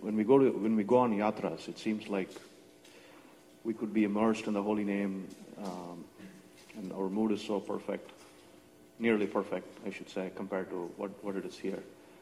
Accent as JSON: {"language": "English", "town": "Columbus", "region": "Ohio", "country": "United States", "said": "No, actually, I'm visiting. I'm from Columbus, Ohio."}